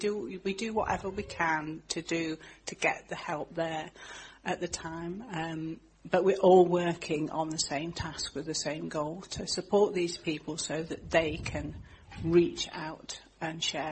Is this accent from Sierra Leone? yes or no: no; Philippines; accent: Filipino English; Oh, I'm Filipina version of English.